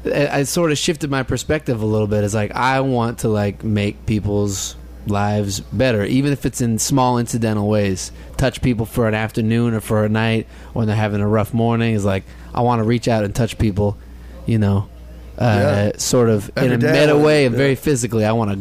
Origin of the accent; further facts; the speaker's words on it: California, United States; You know, I'm from California. It's something I've always wanted to do, is play Coachella.